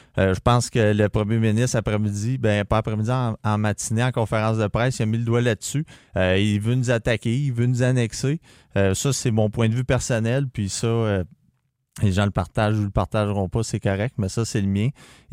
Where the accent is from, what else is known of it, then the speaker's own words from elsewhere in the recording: Canada; je suis Canadien, je viens d'arriver à Gatineau.